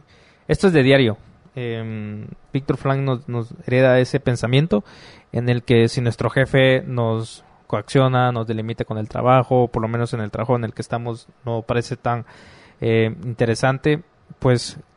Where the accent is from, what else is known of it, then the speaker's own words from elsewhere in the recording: Guatemala; como el guatemalteco sensible